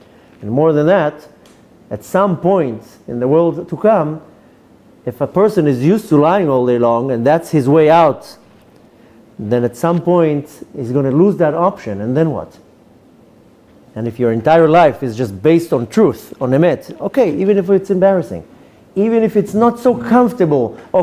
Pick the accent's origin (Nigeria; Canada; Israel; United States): Israel; My English is good, Baruch Hashem. My mother's Australian, so I grew up talking in English. Even though I grew up in Eretz Yisrael, I grew up speaking English, and I lived here for 17 years.